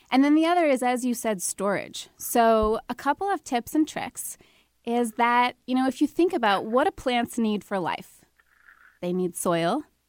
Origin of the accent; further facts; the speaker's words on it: New York, United States; accent: New York; Yes, my New York accent is slipping out.